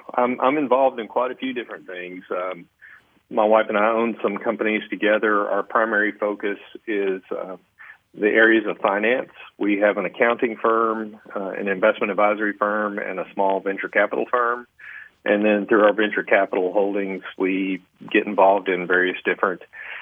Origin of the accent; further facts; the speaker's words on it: Jackson, Tennessee, United States; also born or lived in Georgia; For the most part, I was born in Georgia, but came to Tennessee with my family in 1976.